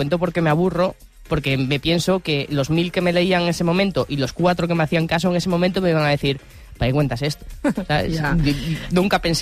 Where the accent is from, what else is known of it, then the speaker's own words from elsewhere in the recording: Asturias, Spain; yo soy de Asturias